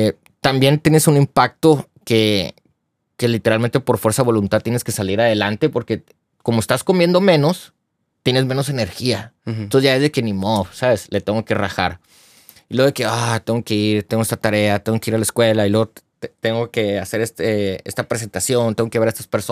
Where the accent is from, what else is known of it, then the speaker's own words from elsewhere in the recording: Ciudad Obregón, Sonora, Mexico; Yo soy de Sonora, de Ciudad Obregón.